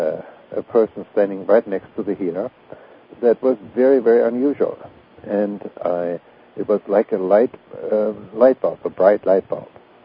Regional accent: Germany; English is a second language; moved away as an adult; now in United States; I was raised and educated in Germany, as you might hear. And I came to this country quite a while ago.

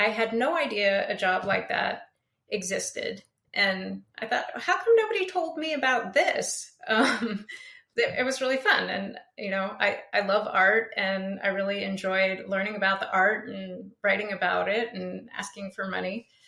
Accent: Wyoming, United States; also born or lived in New York / Fort Worth / Colorado; now in Eugene, United States; Oh, well, I grew up in Wyoming. And I went to undergraduate school in upstate New York. And then I went to graduate school in Fort Worth, Texas.

